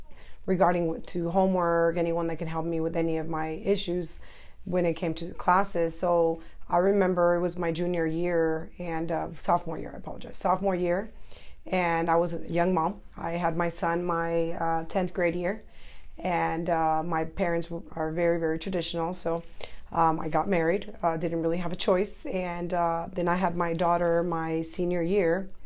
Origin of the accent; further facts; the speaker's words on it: Houston, Texas, United States; I grew up in the Houston area, and I remember my first 2 years of high school.